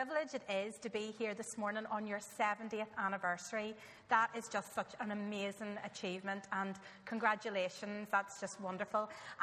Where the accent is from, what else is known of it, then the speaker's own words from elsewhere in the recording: Tandragee, Northern Ireland, United Kingdom; I'm married to Wilson, who is my chauffeur this morning. And I come from Tandragee.